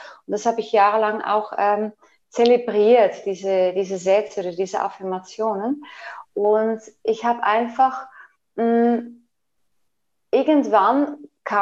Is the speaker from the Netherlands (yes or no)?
yes; Netherlands; German is a second language; now in Switzerland; Und als Holländerin und als Veganerin in der Schweiz